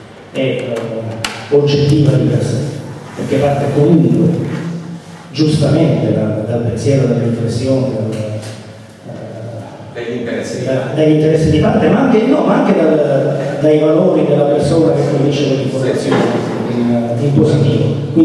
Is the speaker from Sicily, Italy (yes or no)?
yes; Sicily, Italy; born there; Vicino al mio paese natale, nella Valle del Mela, è inquinata dai fumi della centrale delle raffinerie di Milazzo